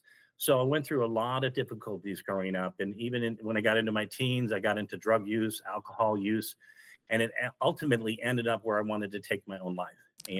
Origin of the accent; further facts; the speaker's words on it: Carbondale, Illinois, United States; I grew up in Illinois in Carbondale, which is a southern part.